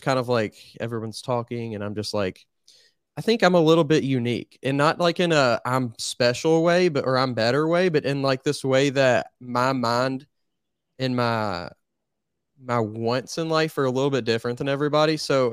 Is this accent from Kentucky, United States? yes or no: yes; Louisville, Kentucky, United States; Yeah, I'm here. I've been here. It's, you know, it's my hometown.